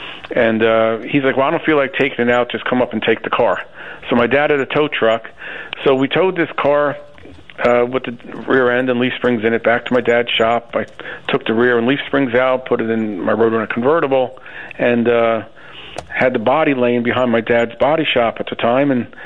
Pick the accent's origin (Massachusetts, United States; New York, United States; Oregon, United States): New York, United States; Chester; also born or lived in Bronx; now in Delaware, United States; Yes, I was born in the Bronx, and that's where my parents are from. And 1969, my parents moved upstate an hour or two to Orange County, to Chester, Chester, New York.